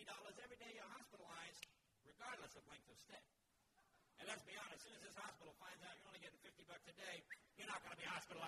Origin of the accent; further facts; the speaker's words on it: New England, United States; now in California, United States; See, I come from New England. We have the old round kind of moms up there.